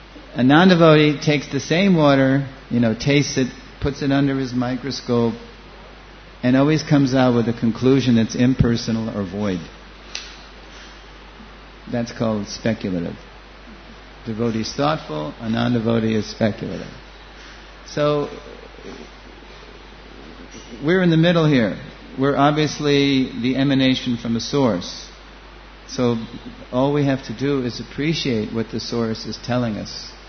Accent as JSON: {"language": "English", "region": "New York", "country": "United States", "tie": "born there", "accent": "New York", "said": "I was born right near 26 Second Avenue. And my mother tongue is New York English. And that's hard to understand. I try not to speak New York English."}